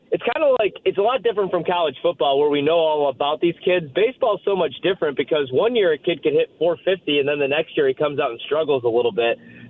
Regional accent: Chicago, Illinois, United States; And it's funny because even in the Midwest, where I grew up in Chicago, you know

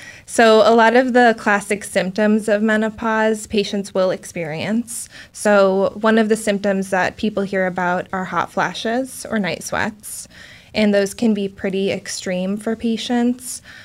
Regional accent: Alaska, United States; also born or lived in Wisconsin, United States; now in Portland, United States; I came here from Wisconsin and am originally from Alaska, so this was closer to home without going all the way back to a cold state.

